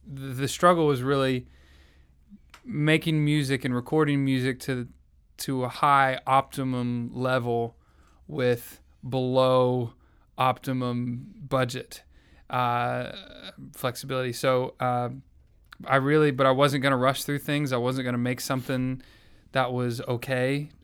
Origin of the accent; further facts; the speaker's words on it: Southern United States, United States; I guess it's a similar story as most kids and growing up in the Bible Belt.